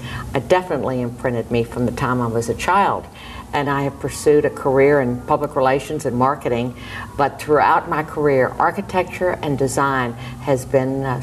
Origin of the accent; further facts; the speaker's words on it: Galveston, Texas, United States; as a child growing up in Galveston, you look back on your life